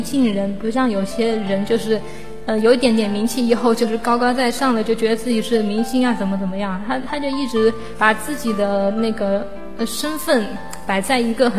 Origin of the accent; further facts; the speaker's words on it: Wuhan, Hubei, China; 因为我老家是在武汉，在武汉的时候活动也不是特别多